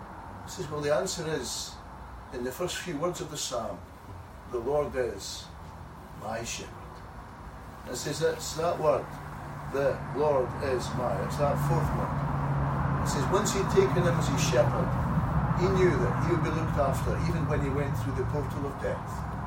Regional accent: Scotland, United Kingdom; Yeah, sure. I'm Scottish.

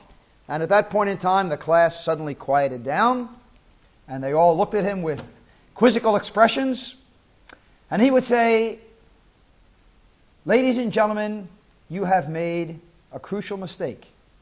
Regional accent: Philadelphia, Pennsylvania, United States; I was born in the city of Philadelphia, in the state of Pennsylvania, in the USA, and if you need to know, back in 1944, and raised in the city and lived there for quite a number of years. Now I just live outside it.

